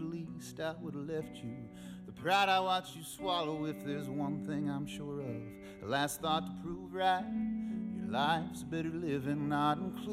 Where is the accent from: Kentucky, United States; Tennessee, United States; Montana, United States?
Kentucky, United States; Louisa; I grew up in Louisa, Kentucky. There's a lot of great pickers and singers from around those parts and songwriters.